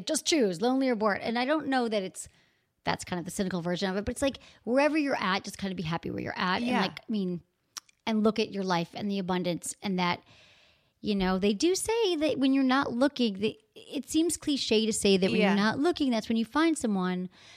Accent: Michigan, United States; Like where I grew up in Michigan, like everybody was definitely married by 30.

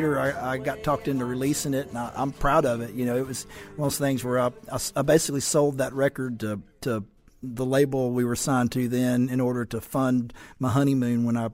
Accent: Muscle Shoals, Alabama, United States; and I grew up in the Muscle Shoals area

